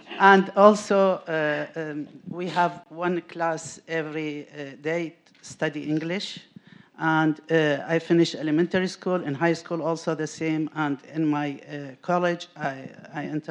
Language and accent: English; Baghdad, Baghdad Governorate, Iraq; English is a second language; I am from Middle East also, but I am from the capital, not from a village.